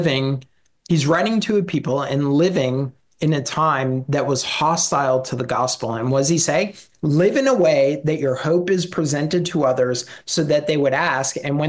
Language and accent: English; Canada; I grew up in Canada.